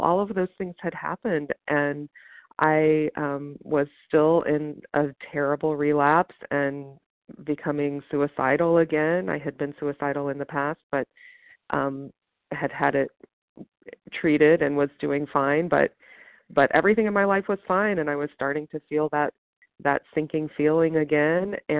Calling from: West Virginia, United States; I'm calling from West Virginia.

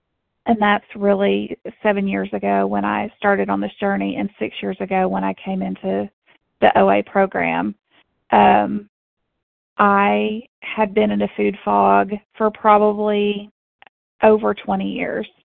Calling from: Arkansas, United States; Hi, good morning. … I am calling in from Arkansas.

